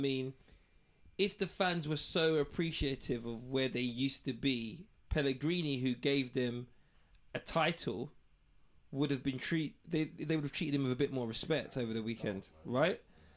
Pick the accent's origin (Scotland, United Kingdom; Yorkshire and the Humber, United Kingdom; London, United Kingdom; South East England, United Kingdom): London, United Kingdom; obviously being a Cockney Red that I am